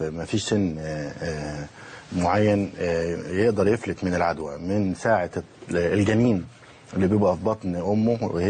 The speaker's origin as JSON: {"language": "Arabic", "country": "Egypt", "said": "احنا عندنا في مصر اتضح ان 70% من الحالات اللي اكتشفت في مصر"}